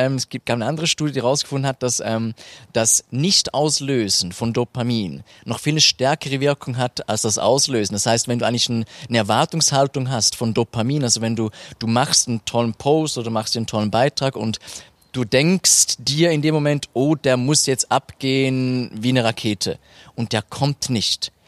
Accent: Thurgau, Switzerland; da gibt es in meinem Heimatkanton, im schönen Kanton Thurgau

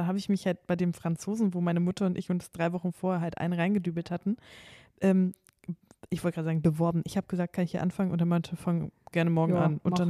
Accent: Reisdorf, Luxembourg; also born or lived in Hamburg / Cologne / France; ich habe diese Schreibmaschine von Reisdorf, meinem Heimatort, nach Hamburg, nach Köln, nach Frankreich und so weiter.

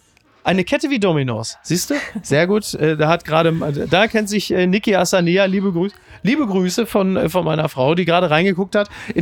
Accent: Castrop-Rauxel, North Rhine-Westphalia, Germany; selbst in meiner Heimat Castrop-Rauxel mittlerweile bemerkt

